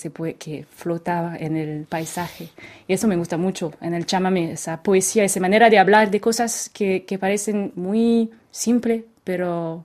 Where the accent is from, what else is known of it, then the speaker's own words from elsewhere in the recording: French Alps, France; En realidad es mi tierra, porque mi mamá viene del norte de Francia, pero crecí en los Alpes franceses.